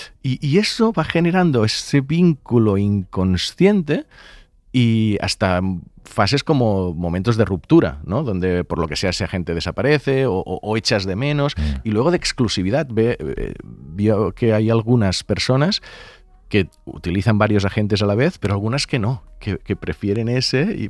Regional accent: Catalonia, Spain; mira que soy del Delta del Ebre, allí mosquitos

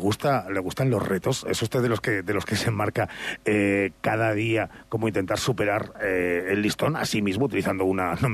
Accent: Castile and León, Spain; da vergüenza, como castellano y leonés

